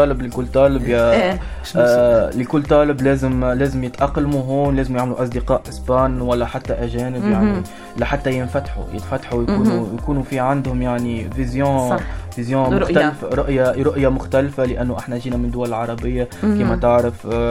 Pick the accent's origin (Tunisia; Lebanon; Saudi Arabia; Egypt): Tunisia; يعني أنا تونسي، في معي إسبان، فرنسيين، في معي من الصين.